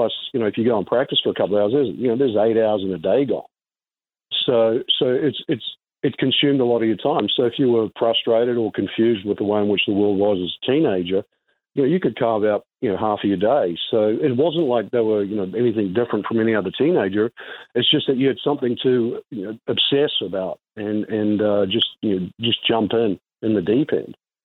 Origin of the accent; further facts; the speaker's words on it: New Zealand; Growing up in New Zealand, you're exposed to a lot of sports.